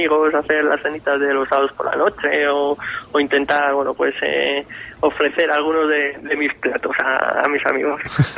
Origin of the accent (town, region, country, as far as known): Castile and León, Spain; born or raised there